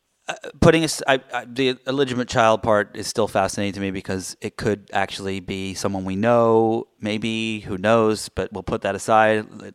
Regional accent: United Kingdom; Also, I'm British

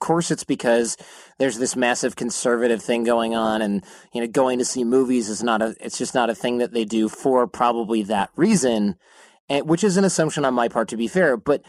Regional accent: United States; You know, I'm an American guy.

